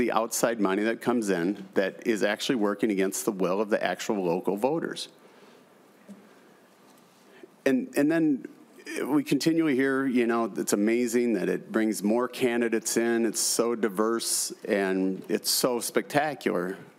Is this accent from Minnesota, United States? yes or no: yes; St. Paul, Minnesota, United States; which I love them as well because I'm from St. Paul, where there were no restrictions before, there are now.